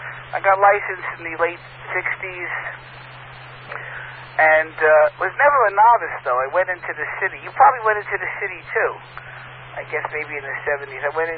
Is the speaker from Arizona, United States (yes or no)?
no; Merrick, New York, United States; I'm originally from Merrick. That's where I grew up, if you know where that is. I moved to Merrick in 1962.